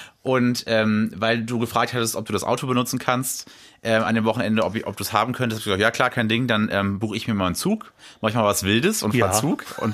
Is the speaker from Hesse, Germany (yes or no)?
yes; Hesse, Germany; ich komme ja nur aus der Nähe von Kassel.